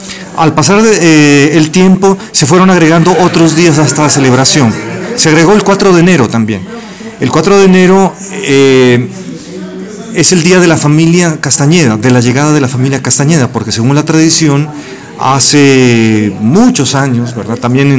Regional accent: Pasto, Nariño, Colombia; La ciudad de Pasto, al sur de Colombia, de donde yo soy oriundo, es una ciudad que se caracteriza por, entre otras cosas, por sus artesanías.

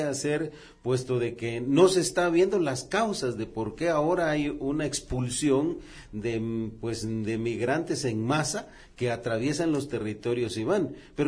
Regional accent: Guatemala; no quedamos nosotros como guatemaltecos fuera de esa tendencia

